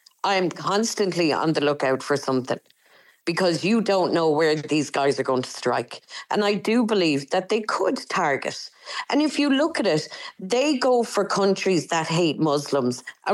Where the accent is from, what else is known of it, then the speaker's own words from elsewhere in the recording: Shannon, Munster, Ireland; Yeah, because I'm from Shannon, do you know what I mean? And if there's any airport it would potentially bomb, it's going to be that.